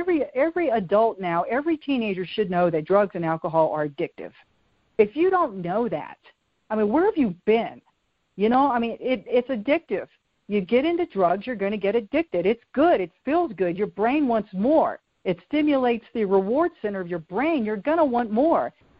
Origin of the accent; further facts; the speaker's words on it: Benton, Virginia, United States; I always thought as a poor little girl growing up in Benton, Virginia